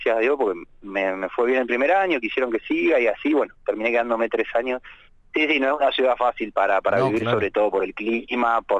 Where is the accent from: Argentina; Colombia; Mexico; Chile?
Argentina; Bahía Blanca, Buenos Aires Province; now in Carmen de Patagones, Argentina; Yo soy de Bahía, pero vivo acá en Patagones.